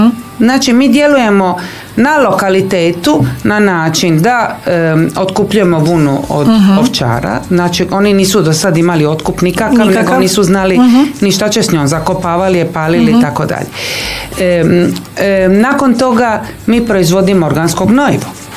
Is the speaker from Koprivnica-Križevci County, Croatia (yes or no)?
no; Split, Split-Dalmatia County, Croatia; now in Otočac, Croatia; I mi smo se preselili, mi smo iz Splita se preselili u Otočac.